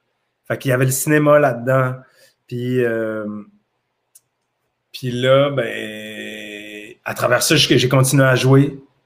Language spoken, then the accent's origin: French; Quebec City, Quebec, Canada; Je venais de Québec, j'avais jamais tourné dans rien.